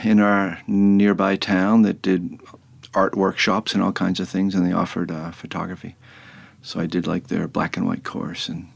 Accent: Boston, Massachusetts, United States; I used to play a lot of street hockey back then, growing up in Boston, where everybody played street hockey.

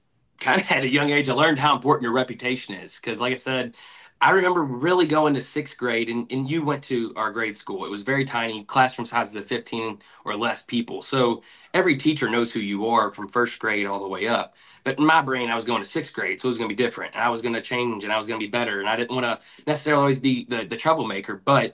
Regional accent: Louisville, Kentucky, United States; Then I ended up going to St. X, which is a private grade school, which where I grew up in Louisville is about 35 minutes away.

